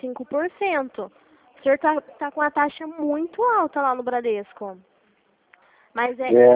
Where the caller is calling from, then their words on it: Limeira, São Paulo, Brazil; eu tô falando aqui de Limeira, São Paulo, perto de Campinas.